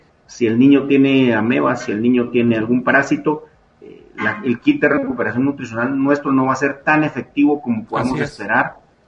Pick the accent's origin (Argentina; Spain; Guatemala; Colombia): Guatemala; yo lo veo muy simplista como guatemalteco